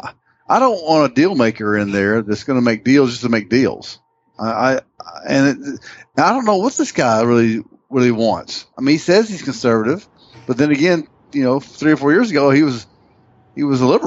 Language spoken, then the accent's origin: English; Georgia, United States; knowing Jimmy Carter, and I'm from Georgia, and I'm almost 58 years old, I know Jimmy Carter.